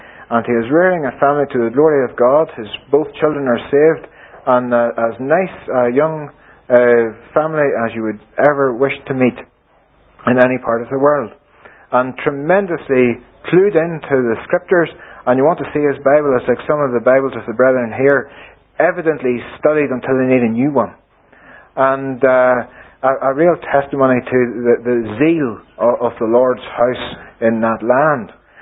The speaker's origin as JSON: {"language": "English", "country": "Ireland", "said": "How could I come from Ireland and pick up one"}